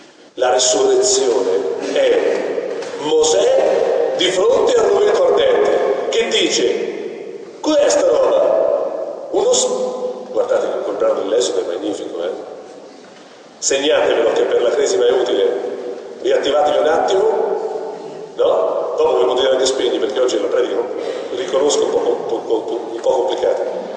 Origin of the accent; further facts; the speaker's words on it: Brugnetto, Marche, Italy; a Brugnetto, il mio paese, io sono